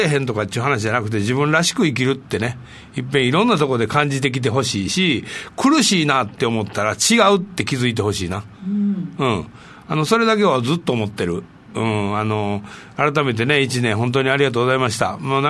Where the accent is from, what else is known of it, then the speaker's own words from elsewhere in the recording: Osaka, Japan; accent: Osaka dialect; 僕はどこ行っても大阪弁だし、どこ行ってもこのまま行くから